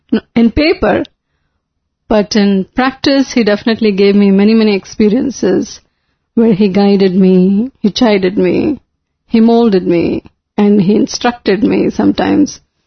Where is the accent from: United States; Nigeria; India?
India; when you're growing up in India, especially it's a secular country